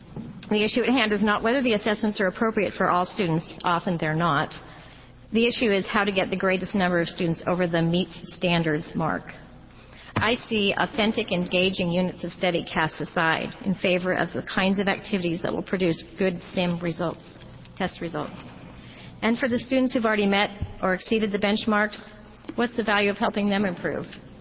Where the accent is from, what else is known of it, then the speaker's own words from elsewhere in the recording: Beaverton, Oregon, United States; from Beaverton.